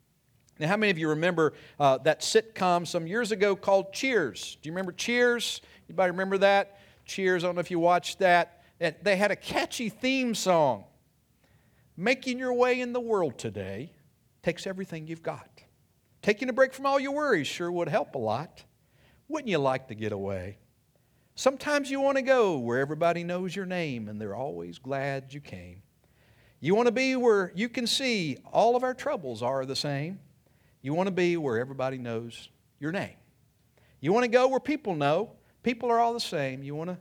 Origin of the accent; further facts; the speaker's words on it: Virginia, United States; I'm from Virginia. I'm not from here either.